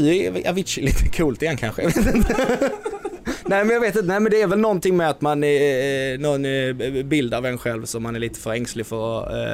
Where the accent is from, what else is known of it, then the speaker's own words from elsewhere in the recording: Helsingborg, Skåne, Sweden; Jag hatar det, men det är för att jag är från Helsingborg.